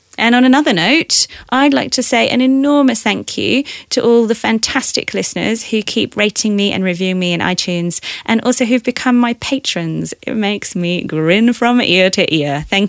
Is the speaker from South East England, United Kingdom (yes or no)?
no; Leeds, Yorkshire and the Humber, United Kingdom; now in Australia; I'm from Leeds, so I was not made for Australian sunshine.